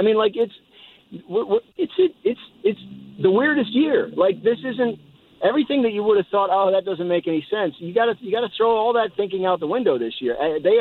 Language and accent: English; Trenton, New Jersey, United States; Like, well, I grew up near Trenton, so we had, people rooted for the Philly teams and people rooted for the New York teams.